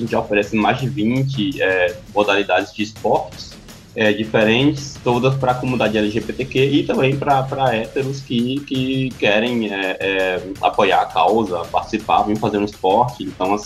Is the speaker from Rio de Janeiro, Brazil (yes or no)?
no; Timbó de Acaraú, Paraíba, Brazil; E sim, eu sou da Paraíba, né? Sou do Timbó de Acaraú, cidadezinha pequena, mais ou menos a 1 hora de João Pessoa. E fui para João Pessoa estudar e depois trabalhei.